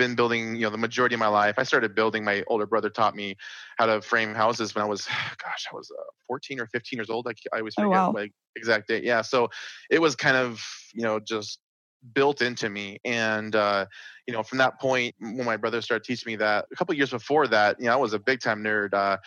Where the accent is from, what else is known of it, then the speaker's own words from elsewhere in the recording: Washington, United States; But so basically, yeah, no, I'm from Washington State, you know, born up in the Pacific Northwest.